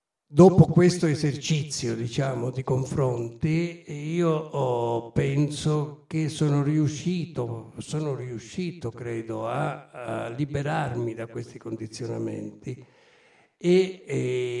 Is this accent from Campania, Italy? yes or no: yes; Naples, Campania, Italy; io napoletane ma con origini ancora più meridionali. Ho avuto entrambi i genitori calabresi.